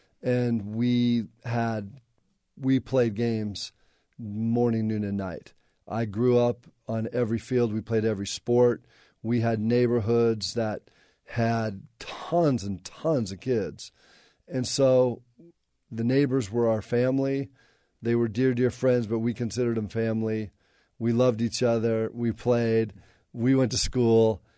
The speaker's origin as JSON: {"language": "English", "town": "La Crescenta", "region": "California", "country": "United States", "tie": "born or raised there", "said": "Camelot. It was awesome. I lived at in a place called La Crescenta. It's kind of a little suburb of L."}